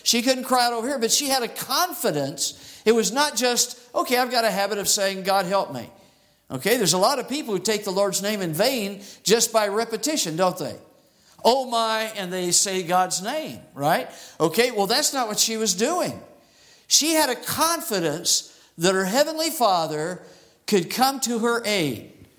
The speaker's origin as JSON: {"language": "English", "region": "Arizona", "country": "United States", "tie": "born or raised there", "said": "I grew up in Arizona"}